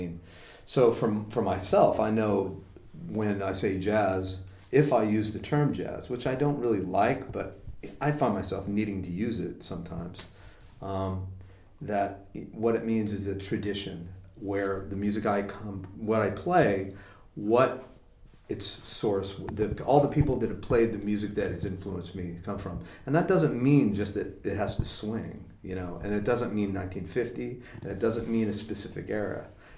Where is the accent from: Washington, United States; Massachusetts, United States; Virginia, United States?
Washington, United States; Spokane; moved away as an adult; also born or lived in Anaheim, United States; Well, originally, I was born in Anaheim. I left there when I was about 7 years old. So I think that, you know, I spent half my childhood in Spokane, Washington, near where my father's family was from, in Montana.